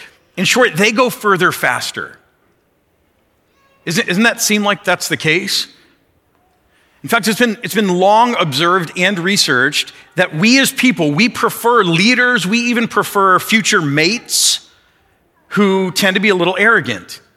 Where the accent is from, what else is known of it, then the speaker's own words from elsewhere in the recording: Detroit, Michigan, United States; We're from Detroit, so that's our thing.